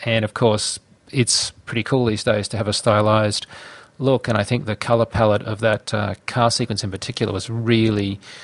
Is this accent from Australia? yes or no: yes; Australia; I'm an Australian, and I know intimately what that kind of feels like.